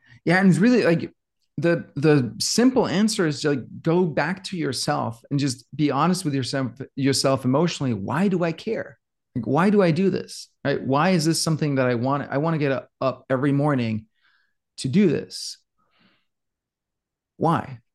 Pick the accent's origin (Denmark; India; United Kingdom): Denmark; English is a second language; moved away as an adult; now in United States; when I grew up in Denmark, moved to the US when I was about 25, right?